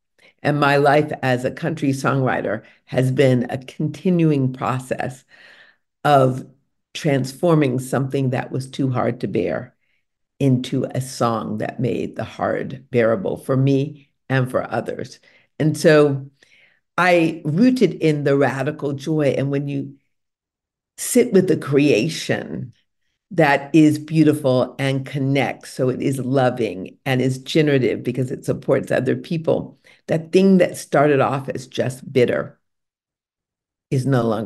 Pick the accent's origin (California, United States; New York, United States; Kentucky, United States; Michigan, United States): Michigan, United States; Detroit; One, as you say, I was born in Detroit in 1959. I was born in the very same year as Motown Records. But that first part, life is hard, God is real, that was part of my Black girlhood in Detroit, evangelical Christianity.